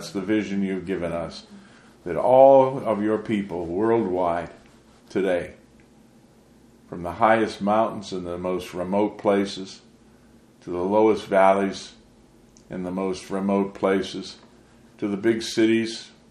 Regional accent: New England, United States; born there; I'm a natural born. I was born here. I was born here in New England.

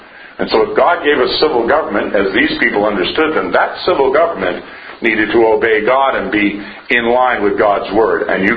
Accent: Northampton, New Hampshire, United States; also born or lived in Lexington, Massachusetts; I was born in Lexington, Massachusetts, and raised in Northampton, New Hampshire, so I'm not a native New Yorker

